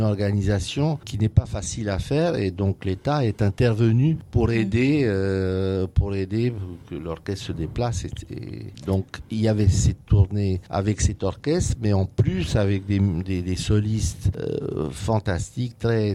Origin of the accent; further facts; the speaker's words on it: Romania; moved away; Vous savez, quand j'ai quitté la Roumanie, je faisais des tournées, j'allais en Amérique et après les concerts, chaque fois, il y avait plein de Russes qui venaient, qui me parlaient en russe parce qu'ils pensaient que je suis russe.